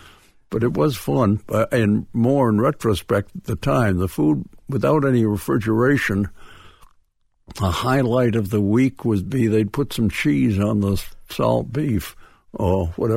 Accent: Dedham, Massachusetts, United States; accent: Boston; Well, I'm from Dedham. It's a Boston accent. Both of my parents came from Boston

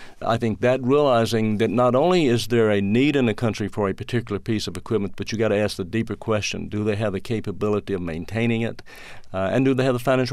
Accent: Mississippi, United States; now in Atlanta, United States; growing up in Mississippi during the 50s and 60s clearly shaped my life.

